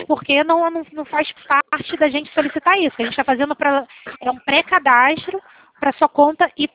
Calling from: Rio de Janeiro, Brazil; Eu falo do Rio de Janeiro

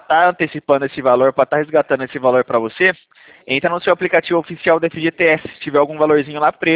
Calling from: Campinas, São Paulo, Brazil; eu sou daqui de Campinas, Valinhos, conhece? São Paulo, estado de São Paulo?

